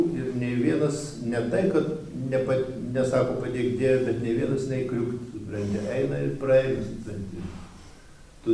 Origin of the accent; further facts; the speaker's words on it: Aukštaitija, Lithuania; Tai aš irgi aukštaitis. Nes tėvas iš Biržų, o mama iš Luodis.